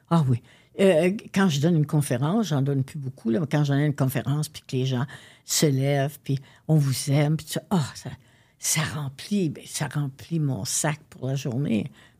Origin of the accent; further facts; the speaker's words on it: Quebec, Canada; je viens de l'Est, là, je viens pas d'Outremont, là.